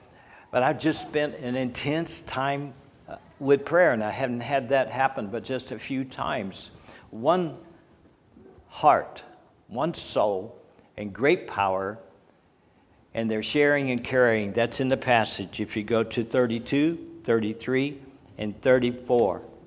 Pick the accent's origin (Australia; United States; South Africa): United States; the South; Well, the Civil War was bad, and it needed to happen. I grew up in the South.